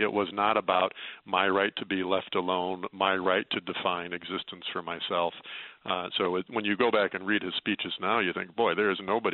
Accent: Chicago, Illinois, United States; Well, I grew up in Chicago, so I'm a lifelong Cubs fan

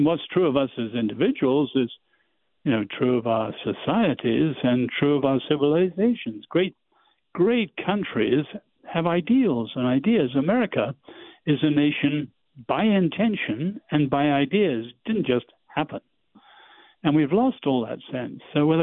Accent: England, United Kingdom; as an Englishman

